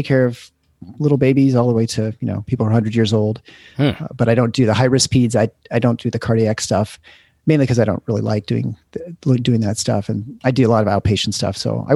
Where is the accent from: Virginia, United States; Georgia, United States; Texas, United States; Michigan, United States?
Michigan, United States; Lansing; also born or lived in Iowa City; now in Grand Rapids, United States; So I was in Iowa City for 8 years and then wanted to get back to Michigan. I grew up in Lansing area, and then settled in West Michigan, Grand Rapids area.